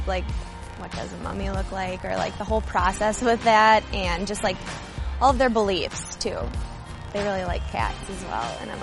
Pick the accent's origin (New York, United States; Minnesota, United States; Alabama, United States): Minnesota, United States; Blaine; I'm from Blaine, Minnesota, and this is my third year.